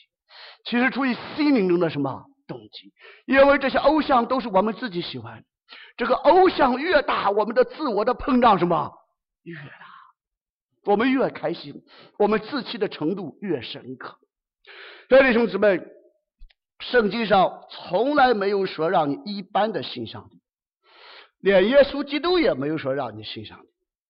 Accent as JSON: {"language": "Chinese", "region": "Shandong", "country": "China", "tie": "born or raised there", "said": "我们，我老家山东，不晓得你们能不能说"}